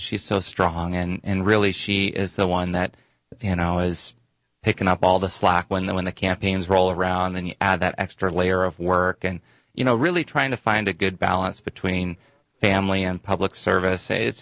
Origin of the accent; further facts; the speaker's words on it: Wenatchee, Washington, United States; also born or lived in Spokane; Well, I was born just outside Spokane, but I was raised right here in Wenatchee. So I'm proud to have all my upbringing right here in Wenatchee.